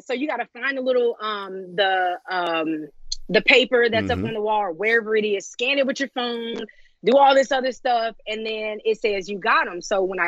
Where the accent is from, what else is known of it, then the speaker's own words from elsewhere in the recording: Cincinnati, Ohio, United States; because I am from Cincinnati, Ohio. And, you know, it's basically something that just represents me and my city.